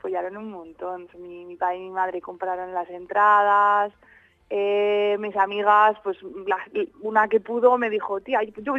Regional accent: Ontinyent, Valencian Community, Spain; first language Valencian; Spanish is a second language; Yo soy de Ontinyent.

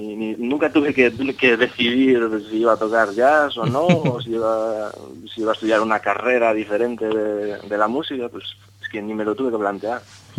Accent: Cangas, Galicia, Spain; hay una big band aquí que se creó en Cangas, en mi pueblo, vete ahí a probar y tal.

